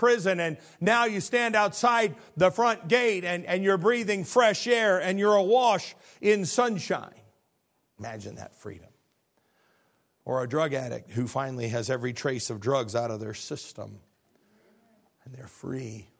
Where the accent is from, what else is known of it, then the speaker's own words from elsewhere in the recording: Illinois, United States; now in Arkansas, United States; I always say I'm a refugee from the People's Republic of Illinois. We fled the tyranny.